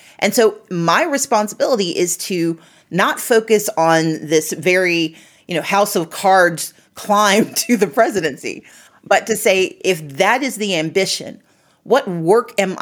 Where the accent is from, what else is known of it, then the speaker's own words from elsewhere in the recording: Mississippi, United States; also born or lived in Georgia; I grew up in Mississippi. I came of age in Georgia.